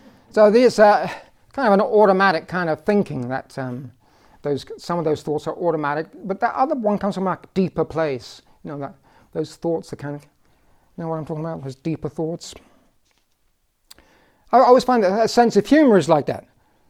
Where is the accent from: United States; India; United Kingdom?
United Kingdom; England; I am from England. Raise your hand if you detected an accent.